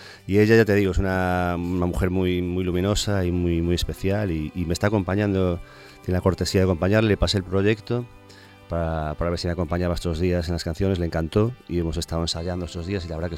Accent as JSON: {"language": "Spanish", "region": "Galicia", "country": "Spain", "said": "canto en varios idiomas, en gallego, por supuesto, soy de Galicia, en castellano también, en italiano. En inglés también cantaba"}